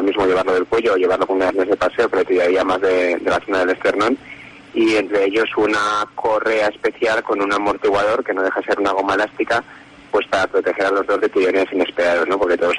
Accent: Huesca, Aragon, Spain; los que somos de Huesca sabemos que la ría del mes de noviembre

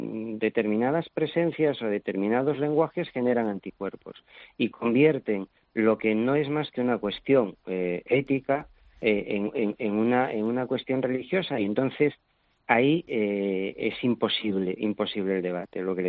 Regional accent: Galicia, Spain; Pero yo soy gallego, ¿no?

